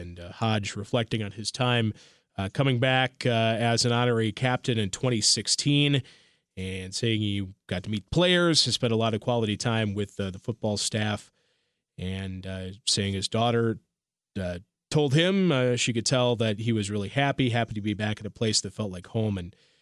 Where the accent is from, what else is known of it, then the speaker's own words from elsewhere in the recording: Madison, Wisconsin, United States; I grew up in the Madison area, and banks were never open all that late